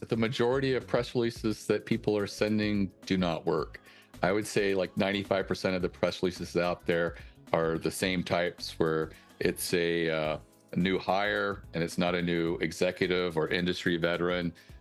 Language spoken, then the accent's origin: English; Baltimore, Maryland, United States; You know, we're from Baltimore area, so we'd send a figurine of the Raven and Edgar Allan Poe.